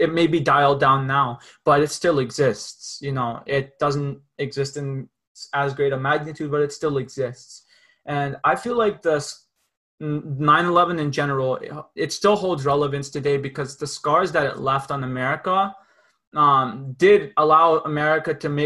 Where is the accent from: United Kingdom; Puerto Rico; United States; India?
India; People like us, we are obviously from Southeast Asia, we're Indian